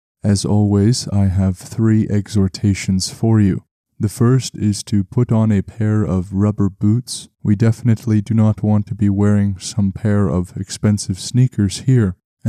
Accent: Canada; As is quite uncommon on the show, I am not required to travel very far, being a Canadian myself.

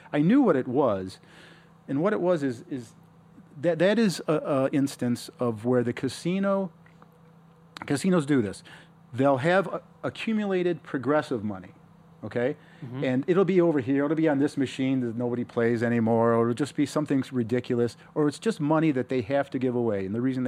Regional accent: Cleveland, Ohio, United States; you know, where I grew up in Cleveland, I have a friend.

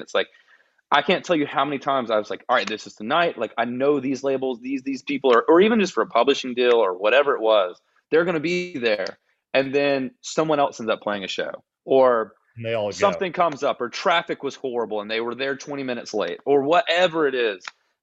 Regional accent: Georgia, United States; I get excited when I meet people from Georgia because I'm from Georgia and I'm a big Georgia fan.

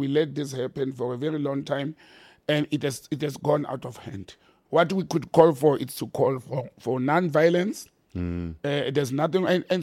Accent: Randfontein, Gauteng, South Africa; I grew up almost like in Randfontein.

